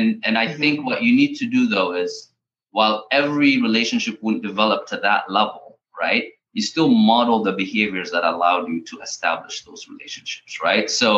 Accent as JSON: {"language": "English", "country": "Ethiopia", "said": "I'm originally from Ethiopia as well."}